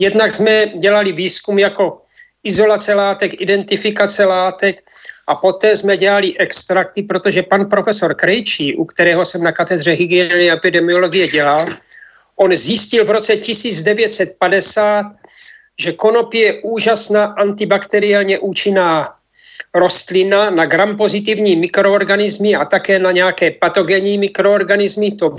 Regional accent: Olomouc, Olomouc Region, Czechia; jsem z Olomouce, kde jsem 20 let, vystudoval jsem analytickou chemii

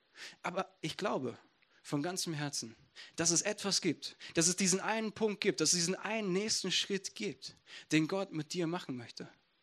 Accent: Essen, North Rhine-Westphalia, Germany; Ich komme aus Essen.

